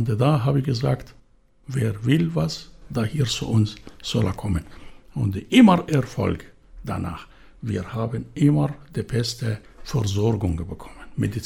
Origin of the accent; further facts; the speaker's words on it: Cairo, Cairo Governorate, Egypt; also born or lived in Stuttgart; now in Sylt, Germany; Und hier ist meine Heimat. Ich lebe hier in Deutschland mehr als in Kairo.